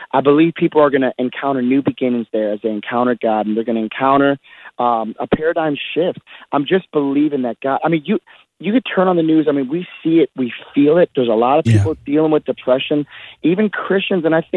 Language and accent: English; Milwaukee, Wisconsin, United States; I'm from Milwaukee. I'm just, you know, I'm pinching myself.